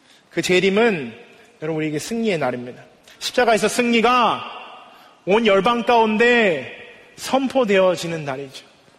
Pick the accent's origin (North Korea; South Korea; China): China; 여러분 제가 중국에서 어린 시절을 보냈는데요.